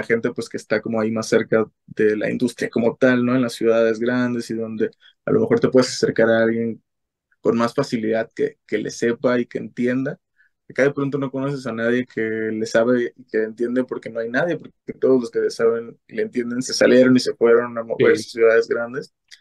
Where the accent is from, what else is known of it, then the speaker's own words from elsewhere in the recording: Zamora, Michoacán, Mexico; now in Morelia, Mexico; yo ahorita, para empezar, vivo en Morelia y me salí de alguna forma de mi ciudad natal, que es Zamora